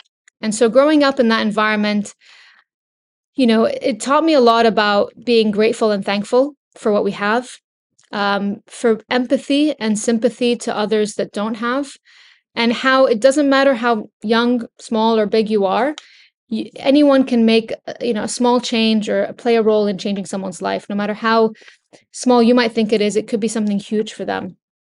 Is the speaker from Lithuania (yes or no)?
no; California, United States; I had a bit of growing up in California, but not like that.